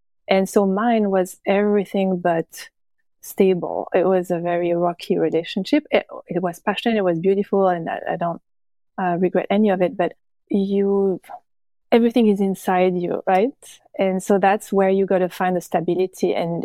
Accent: Switzerland; I come from Switzerland, and I feel like this upbringing has been for me very difficult to break from. It's a very specific country, and I always felt very claustrophobic over there.

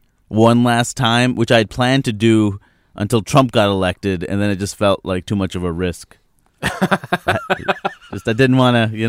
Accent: New York City, New York, United States; I grew up in New York City. I found ways to avoid driving

